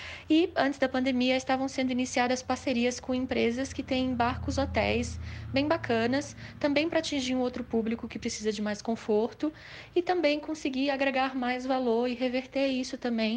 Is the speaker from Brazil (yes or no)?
yes; Bahia, Brazil; sou baiana.